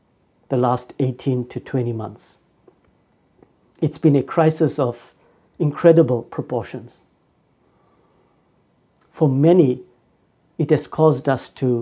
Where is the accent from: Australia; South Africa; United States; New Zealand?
South Africa; now in Germany; I come from South Africa. I currently live in Germany